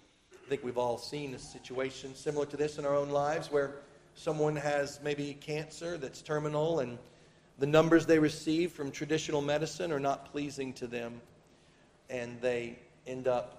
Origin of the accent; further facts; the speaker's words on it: Tennessee, United States; Yeah, I'm from Tennessee. You know my math.